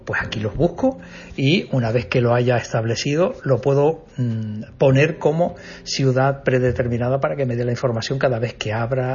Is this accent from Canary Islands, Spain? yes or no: yes; Tazacorte, Canary Islands, Spain; Aquí tengo Tazacorte, que en este caso es mi pueblo donde nací, y todavía me sigue interesando saber cómo tenemos el tiempo por allí.